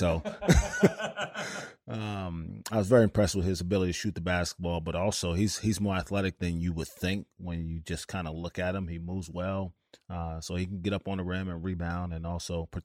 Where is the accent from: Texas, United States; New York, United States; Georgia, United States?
New York, United States; New York City; I grew up in New York City, not a ton of big guys that come through